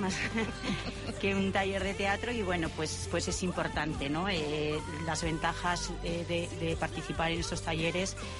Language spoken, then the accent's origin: Spanish; Jaca, Aragon, Spain; Yo, por ejemplo, que soy de Jaca